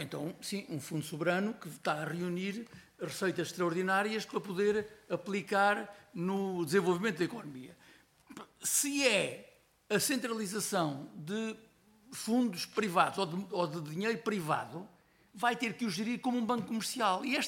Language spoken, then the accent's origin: Portuguese; Portugal; não enquanto portugueses normais temos opinião sobre tudo